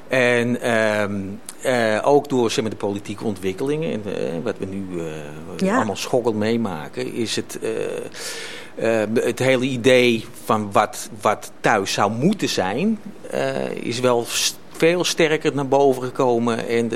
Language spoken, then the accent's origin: Dutch; Amsterdam, North Holland, Netherlands; accent: Amsterdam; Ik ben een ras Amsterdammer, ja. Ik heb ook een zwaar Amsterdams accent en dat wil ik zo houden.